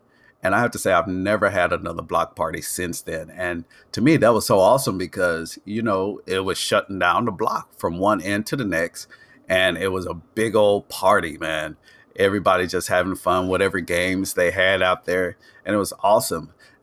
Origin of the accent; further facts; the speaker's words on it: Trinidad & Tobago; but they didn't sound like me because I'm from Trinidad. I had an accent.